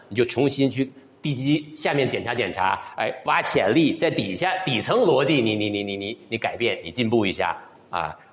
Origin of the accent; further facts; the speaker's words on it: China; 那另外就是我们中国人，大家都熟悉了